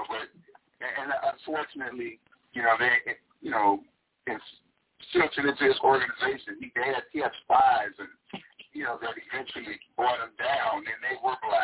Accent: Chicago, Illinois, United States; Growing up in Chicago, it was a blessed thing, you know. I went to a school called Copernicus

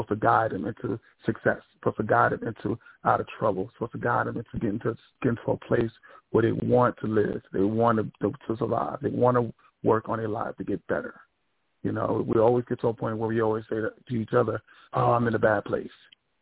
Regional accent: Long Island, New York, United States; now in Atlanta, United States; I'm from New York, Long Island. So I live in Atlanta, Georgia. I've been here about 15 years now.

